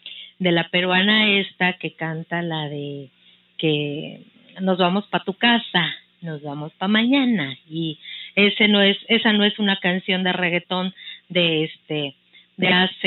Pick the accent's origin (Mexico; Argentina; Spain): Mexico; No, nací en México, soy mexicana